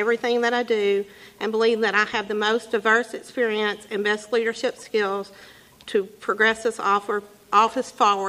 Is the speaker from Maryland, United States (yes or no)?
no; Fredonia, Kentucky, United States; I am a Republican. I was raised in the Walnut Grove community of Fredonia by my conservative parents